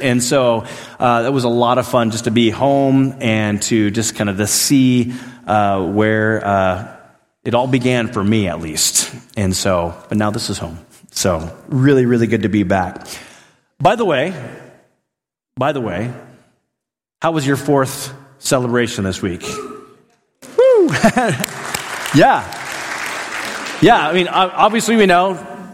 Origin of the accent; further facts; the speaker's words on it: Alaska, United States; It had been 10 years since I have gone back to my where I was raised in Alaska and kind of seen my own stomping ground.